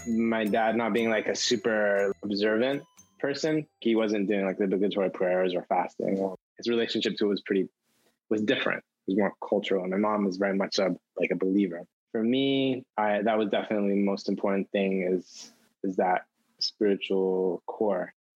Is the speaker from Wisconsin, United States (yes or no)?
no; Santa Fe, New Mexico, United States; I grew up in Santa Fe, New Mexico, in a predominantly Hispanic neighborhood